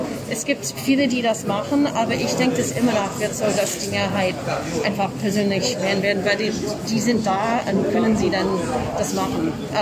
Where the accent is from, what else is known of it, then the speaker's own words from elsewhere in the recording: Massachusetts, United States; German is a second language; now in Munich, Germany; Ich komme ursprünglich aus den USA, aus Massachusetts.